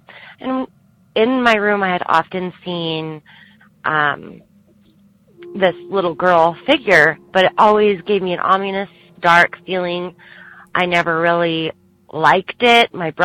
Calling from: Utah, United States; I'm from Salt Lake area of Utah.

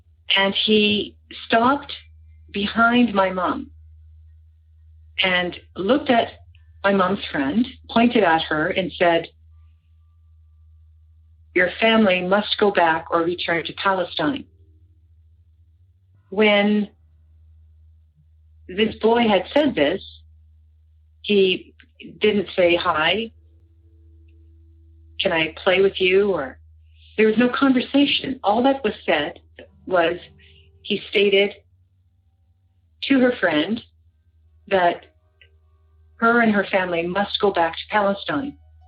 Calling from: Brandon, Manitoba, Canada; Hello, I am calling from Brandon, Manitoba, Canada.

